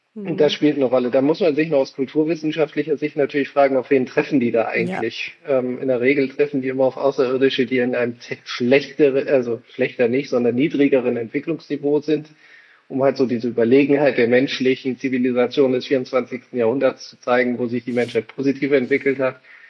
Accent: Wilhelmshaven, Lower Saxony, Germany; ich komme aus Wilhelmshaven

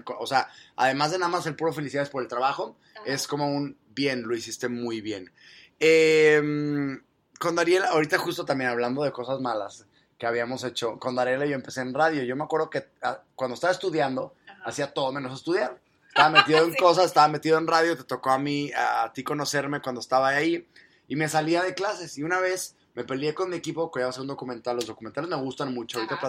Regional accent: Mexico; porque soy mexicano.

